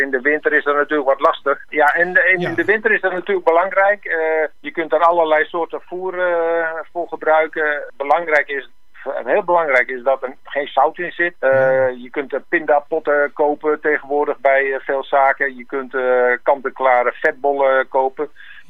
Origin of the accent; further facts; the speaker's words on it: Noordoostpolder, Flevoland, Netherlands; born there; now in Koekange, Netherlands; Ik woon in Koekangen sinds 2001. Geboren in Noordoostpolder.